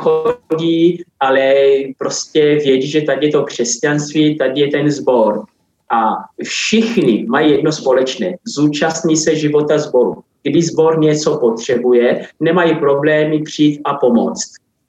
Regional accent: Angola; Czech is a second language; moved away as an adult; now in Czech Republic; Mám dva domovy, když tady opravdu jako žijí díl, ale pořád se cítím zároveň i jako Angolán. a Česko beru jako svůj druhý domov.

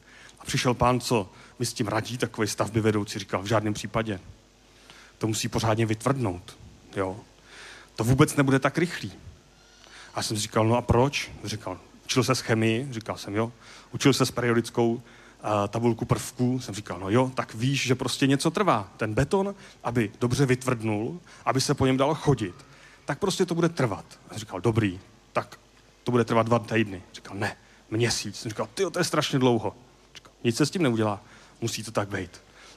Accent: Prague, Czechia; já jsem z Prahy

